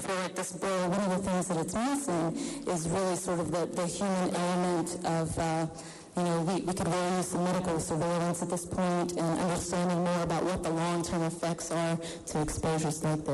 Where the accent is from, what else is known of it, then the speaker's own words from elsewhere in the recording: St. Albans, West Virginia, United States; I was born and raised in St. Albans, about a mile away from the Bayer Crop Science facility.